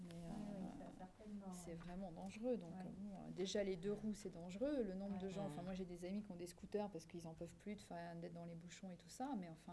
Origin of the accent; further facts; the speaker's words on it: Paris, Île-de-France, France; Puis c'est vrai que moi, en tant que parisienne, c'est vrai que le problème de Paris